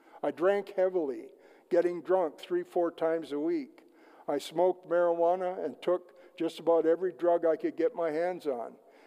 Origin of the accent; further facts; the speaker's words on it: Embarrass, Minnesota, United States; also born or lived in International Falls; I was born in International Falls, Minnesota on March 17, 1953. And as a young child, we lived in Embarrass, Minnesota. I was raised in a typical American family.